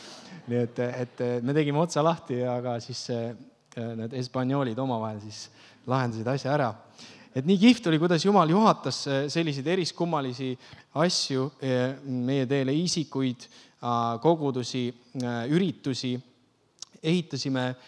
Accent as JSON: {"language": "Estonian", "country": "Australia", "said": "aga me oleme Austraalist."}